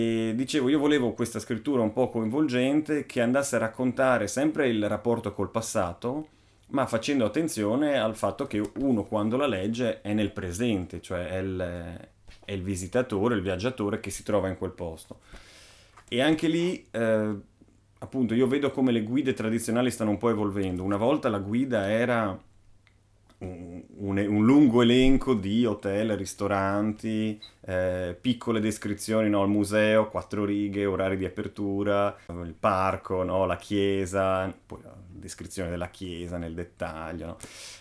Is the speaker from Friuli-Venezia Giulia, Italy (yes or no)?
yes; Friuli-Venezia Giulia, Italy; Ad esempio io sono friulano, in Friuli la narrativa tradizionale è che sti Veneti erano dei colonizzatori che ci hanno rubato tutto.